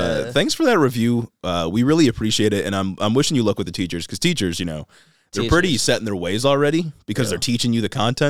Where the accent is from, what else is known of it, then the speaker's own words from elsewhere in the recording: United States; I'm a red-blooded, freedom-loving